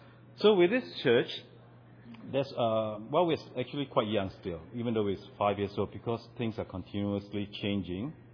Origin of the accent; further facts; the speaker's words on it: Singapore; I'm from Singapore